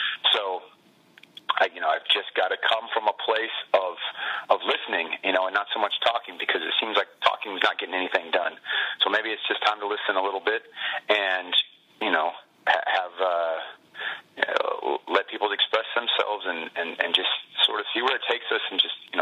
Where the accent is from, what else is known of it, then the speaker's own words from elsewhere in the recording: California, United States; my dad, since we're Niners fans, we grew up in the Bay Area, my dad ended up being the highest bidder.